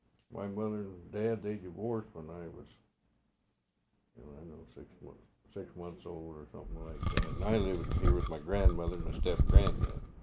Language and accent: English; Wyoming, United States; also born or lived in Sheridan; I was born in Sheridan, Wyoming. And that was in November 23rd, 1916. So I never got too far where I was born. Like 75 miles.